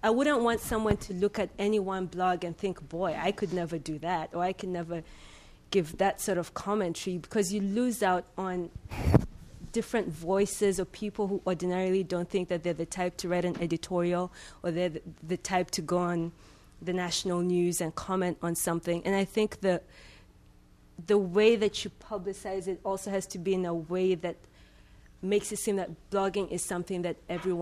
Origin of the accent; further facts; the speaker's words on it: Kenya; So it's antagonistic in that, you know, we're all Kenyan, but we also are, it's a space for us to challenge